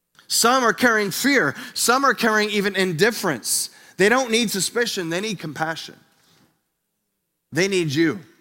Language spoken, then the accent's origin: English; Boston, Massachusetts, United States; Like, we're from Boston. Like, I'm not going to be back here anytime soon.